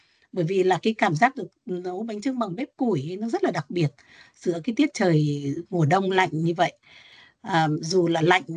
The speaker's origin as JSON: {"language": "Vietnamese", "region": "Hanoi", "country": "Vietnam", "moved": "yes", "lives_now": "Melbourne, Australia", "said": "hiện tôi đang làm trong lĩnh vực giáo dục đại học. Tôi cũng rời, như anh Cường, cũng rời xa Hà Nội để sang Melbourne khoảng gần 20 năm nay."}